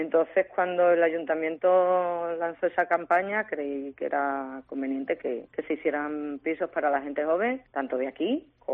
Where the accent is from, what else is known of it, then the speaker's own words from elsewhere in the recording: Malpartida de Cáceres, Extremadura, Spain; Yo no me quiero ir de mi pueblo, porque en realidad en mi pueblo estoy de maravilla. Tenemos la tranquilidad de vivir en un pueblo y la comodidad de estar al lado de Cáceres, que tardamos 5 minutos.